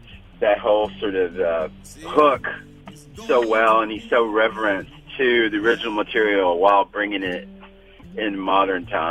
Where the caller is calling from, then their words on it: Nashville, Tennessee, United States; I'm calling from Nashville, Tennessee